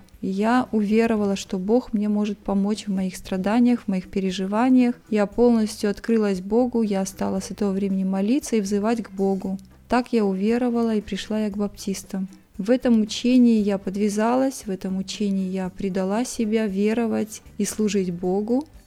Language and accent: Russian; Karaganda, Karaganda Region, Kazakhstan; Я родилась в Казахстане, в городе Караганде, в семье простых людей, тружеников.